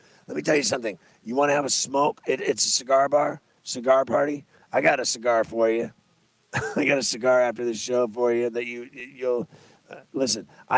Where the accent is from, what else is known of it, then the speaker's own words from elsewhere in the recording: Pittsburgh, Pennsylvania, United States; I'm from Pittsburgh. I root for the Steelers.